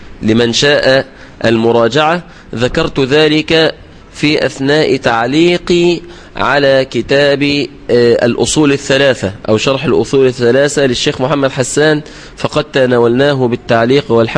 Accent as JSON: {"language": "Arabic", "country": "Egypt", "said": "لأن طبعا كلمة وهابي عندنا في مصر دي سبة وشتمة"}